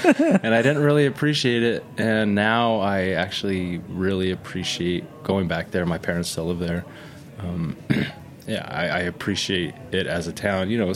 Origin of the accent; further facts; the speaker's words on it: Bakersfield, California, United States; but growing up in Bakersfield was interesting. Skateboarded, surfed when I could make it to the beach, listened to mostly punk music.